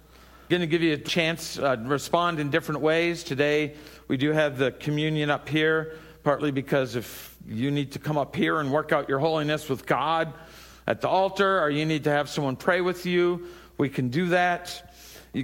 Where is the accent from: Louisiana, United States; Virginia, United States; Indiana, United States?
Louisiana, United States; New Orleans; I grew up in New Orleans. French bread is very, very important.